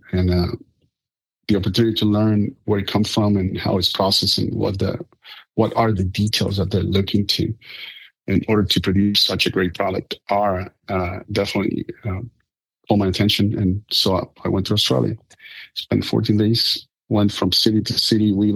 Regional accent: Puerto Rico; I was from Puerto Rico

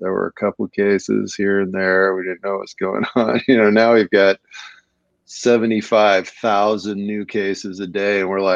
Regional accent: Minnesota, United States; It's because I'm from Minnesota.

